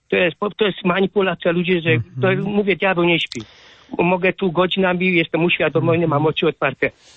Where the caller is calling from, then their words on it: Chicago, Illinois, United States; Jeszcze może dzwoni ja też z Chicago.